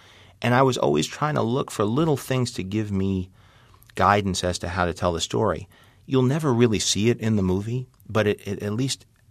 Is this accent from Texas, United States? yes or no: no; Forest Hills, New York, United States; And I lived in New York, so I knew I grew up in Forest Hills, and Peter Parker was from Forest Hills.